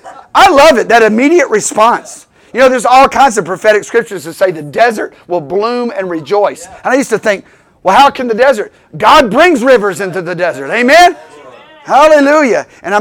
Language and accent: English; Memphis, Tennessee, United States; And I'm from Memphis.